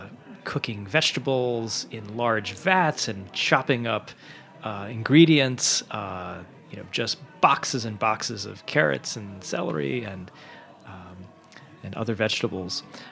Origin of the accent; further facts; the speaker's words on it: United States; for me as an American trying to inhabit a sound world that I don't really live and breathe in was going to come across as inauthentic.